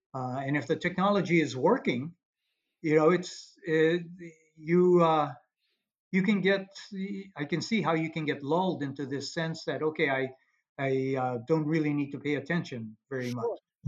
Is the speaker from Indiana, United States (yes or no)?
no; Hawaii, United States; moved away as an adult; No, I'm not. I was born and raised in Hawaii and grew up there.